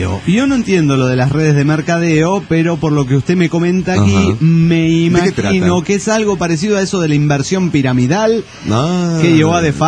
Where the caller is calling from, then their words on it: Monterrey, Nuevo León, Mexico; de Monterrey, Nuevo León, México.